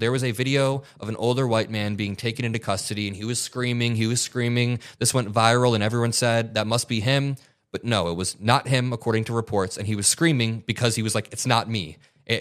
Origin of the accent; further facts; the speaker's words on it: Indiana, United States; Well, I grew up in Indiana, but where the studio is located, this is where we work in Chicago.